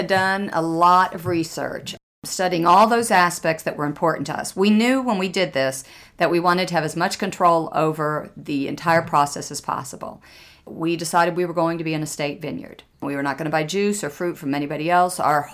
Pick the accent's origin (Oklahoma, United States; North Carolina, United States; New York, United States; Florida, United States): North Carolina, United States; Hickory; also born or lived in California; North Carolina, grew up here. I'm not necessarily born here, but grew up here. Ronnie, Raymond, and I grew up in Hickory.